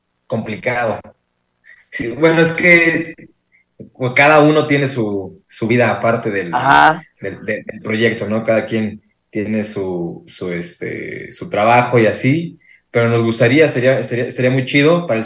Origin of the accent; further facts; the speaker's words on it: Hidalgo, Mexico; un promotor de acá de donde somos, de Hidalgo